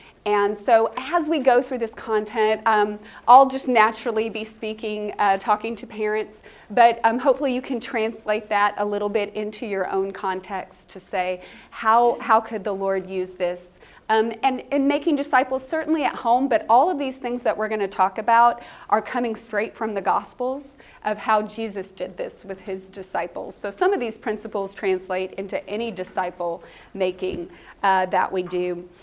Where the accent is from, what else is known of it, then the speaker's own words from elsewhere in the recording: Texas, United States; I grew up in Texas. I went to the Moody Bible Institute for college and studied theology, and that's where I met my Canadian husband.